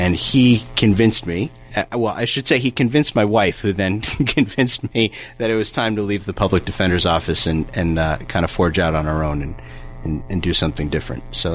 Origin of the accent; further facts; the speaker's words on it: Wappingers Falls, New York, United States; also born or lived in Manhattan; So I grew up in Dutchess County. I'm from Wappingers. I went to St. Columba and Lourdes growing up, NYU for undergrad. I spent about 10 years in Manhattan.